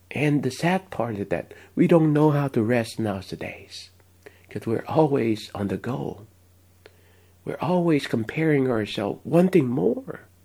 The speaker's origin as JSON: {"language": "English", "country": "Vietnam", "tie": "born or raised there", "said": "When I was growing up in Vietnam, especially in the 80s"}